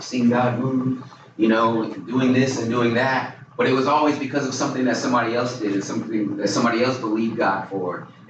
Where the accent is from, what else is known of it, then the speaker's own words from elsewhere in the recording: Arizona, United States; born there; I mean, I was born in Arizona. I've been all over the place and ended up here.